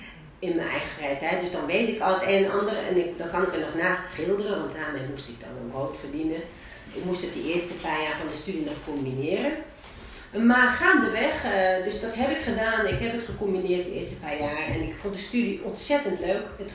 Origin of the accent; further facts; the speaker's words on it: Netherlands; Ik was gewoon een Nederlands meisje, ik ging naar het gymnasium